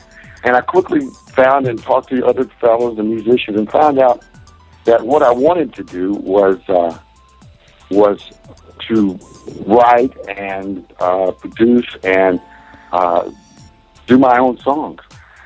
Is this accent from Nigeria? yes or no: no; Deep South, United States; moved away as an adult; now in Los Angeles, United States; And I played in bands, and I'm from the South, the Deep South.